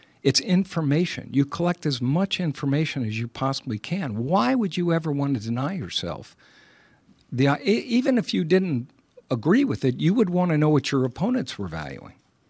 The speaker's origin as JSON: {"language": "English", "region": "New York", "country": "United States", "said": "I'm a New Yorker. I don't think anybody can be that positive."}